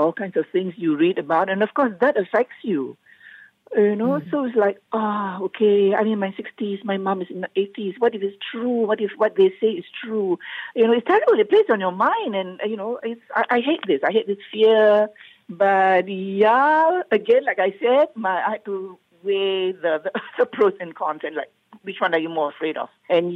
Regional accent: Petaling Jaya, Selangor, Malaysia; I am 66 years old and I am from Bandar Utama, Petaling Jaya.

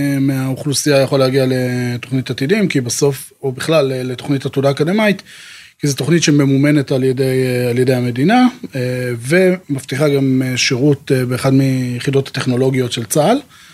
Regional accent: Acre, Northern District, Israel; אז נולדתי וגדלתי בעיר בצפון שנקראת אקו

